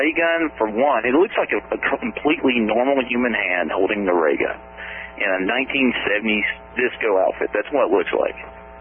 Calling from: Roanoke, Virginia, United States; Hi, Kevin. … in Roanoke, Virginia.

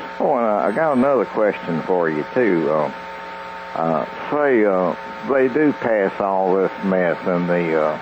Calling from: North Carolina, United States; Hi, Kevin. … in North Carolina.

